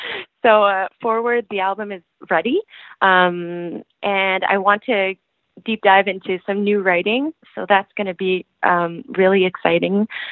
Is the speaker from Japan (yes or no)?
no; Quebec City, Quebec, Canada; because I'm a girl from Quebec City, and I've been going to the festival for years.